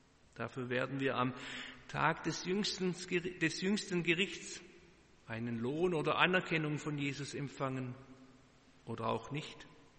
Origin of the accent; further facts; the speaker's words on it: Baden-Württemberg, Germany; accent: Swabian; first language Swabian German; An dieser Stelle ist mir mein schwäbischer Dialekt, meine Muttersprache, immer wieder hilfreich.